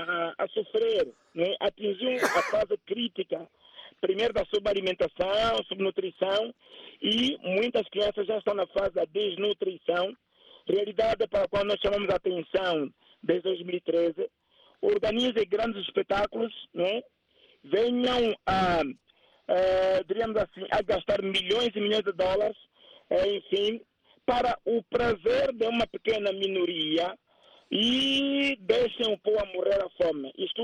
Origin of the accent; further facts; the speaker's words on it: Angola; Eu, como angolano, não posso perceber